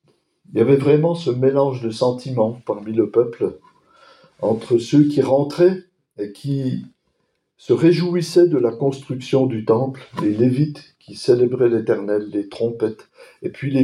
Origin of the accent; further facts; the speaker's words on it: Grand Est, France; Quand j'étais enfant, dans les Vosges, à 5 km du lieu où j'habitais